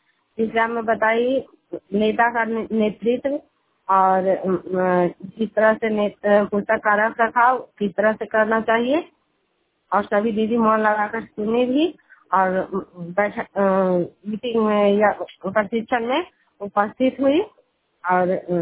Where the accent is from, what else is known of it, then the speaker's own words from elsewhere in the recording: Charda, Bihar, India; मैं एकंगढ़ ट्रैप प्रखंड के मोबाइल पंचायत चरदा गांव की रहने वाली हूँ।